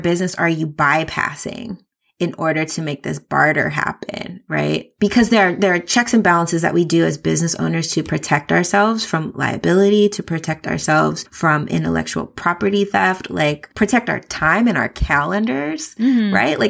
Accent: California, United States; growing up in the Bay Area, California, really like enlightened me to a lot of things because around a lot of artists

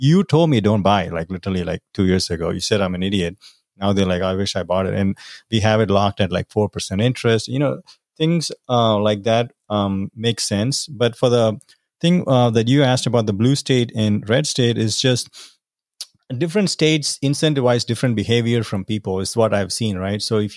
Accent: India; I'm from India. It's the biggest democracy in the world, right? And like, you can't be doing this stuff in India.

